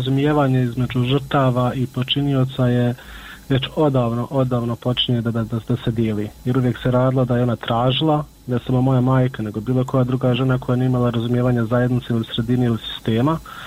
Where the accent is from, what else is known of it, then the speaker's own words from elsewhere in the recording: Miljevina, Republika Srpska, Bosnia & Herzegovina; mi smo svi gore iz Miljevine